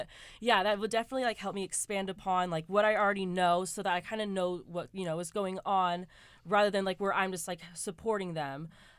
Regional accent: Santa Barbara, California, United States; I am from the Santa Barbara area, and I moved out here within the last 8 months, kind of just for, like, a change of scenery and to prepare myself for Cal Lutheran.

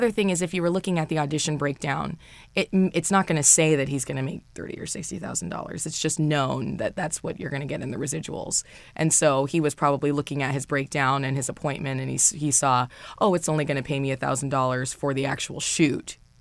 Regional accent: California, United States; I grew up in Orange County, and I went to the Orange County High School of the Arts

